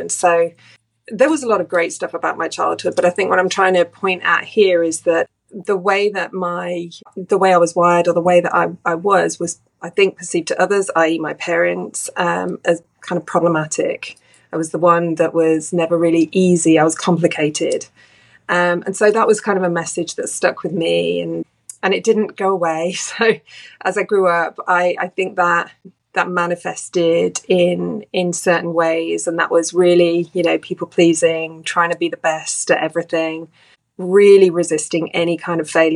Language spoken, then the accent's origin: English; England, United Kingdom; So I grew up, I'm from England. I grew up as one of four siblings.